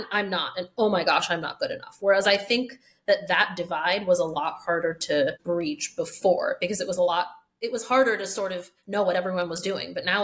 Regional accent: Chappaqua, New York, United States; So I grew up in Chappaqua, so it's kind of northern Westchester County.

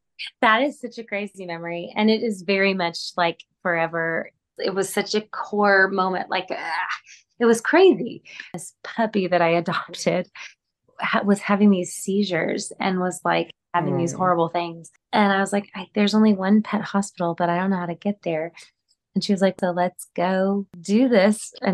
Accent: Texas, United States; I mean, so I'm from the Gulf Coast of Texas. Like, it's basically Florida. Like, it is so, it's balmy, it's humid.

